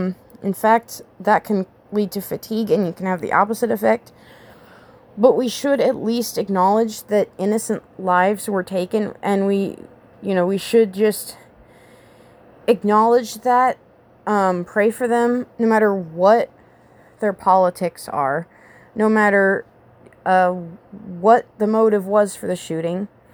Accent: United States; a pretty good claim to say that I'm an American. It's not like I just came here from Lesotho.

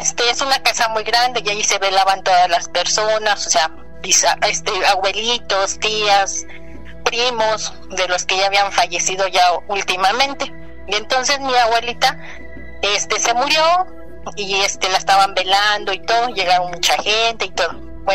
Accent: San Lorenzo Acopilco, Mexico City, Mexico; nosotros somos del pueblo de San Lorenzo Acopilco, por allá por Coajimalpa.

